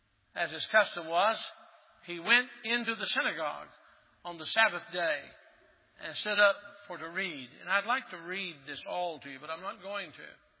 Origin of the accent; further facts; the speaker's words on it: Maryville, Tennessee, United States; I got a phone call from the town where I was raised in Maryville, Tennessee.